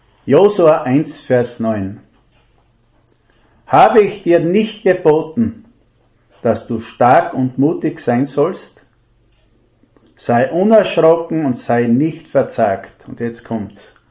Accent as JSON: {"language": "German", "region": "Styria", "country": "Austria", "said": "Da fährt die Eisenbahn drüber, sag ich, als Steirer."}